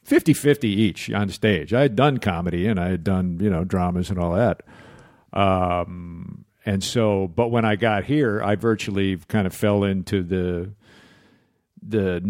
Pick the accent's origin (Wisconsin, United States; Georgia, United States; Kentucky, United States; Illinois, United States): Illinois, United States; Chicago; moved away as an adult; I came from Chicago. I was doing a lot of theater in Chicago, and I wound up out here in 84 just almost as a fluke.